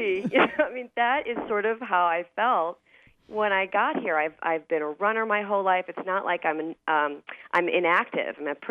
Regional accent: Midwest, United States; I'm from the Midwest. A hill is, you know, it's basically non-existent.

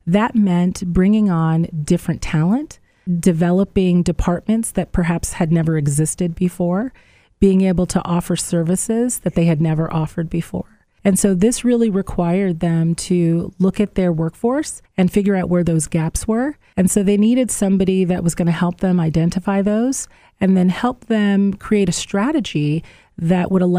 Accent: Oberlin, Ohio, United States; I am originally from Oberlin, Ohio, and was working in downtown Cleveland and was ready for my next opportunity.

